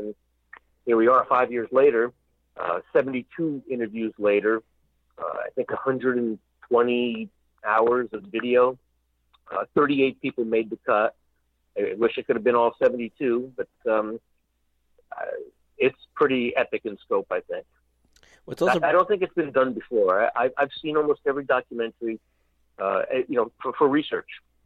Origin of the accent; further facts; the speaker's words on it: Montreal, Quebec, Canada; also born or lived in Hawthorne, New Jersey, United States; But when I was a kid, yeah, Sunday mornings, growing up in Montreal, I was watching Grand Prix wrestling, but that was back in the 60s.